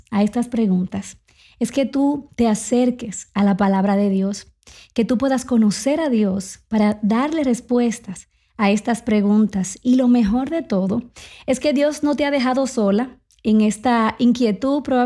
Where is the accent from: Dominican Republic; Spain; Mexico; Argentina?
Dominican Republic; now in United States; siempre me preguntan si soy peruana. Ahí también desde Colombia, pero realmente soy dominicana, con mucho orgullo.